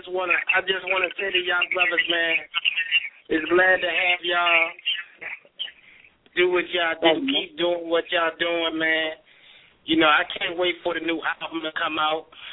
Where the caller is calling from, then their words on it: Washington, District of Columbia, United States; Washington, D.C.